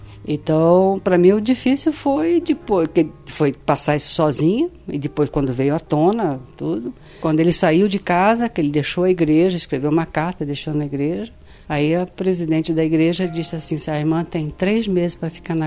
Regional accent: São Paulo, Brazil; a escola que eu vim de São Paulo para estudar, em 65.

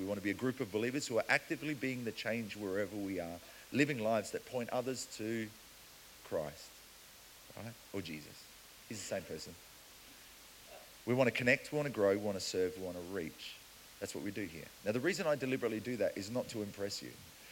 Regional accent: South Africa; where are you from? I'm from South Africa. Yeah, I can tell, right?

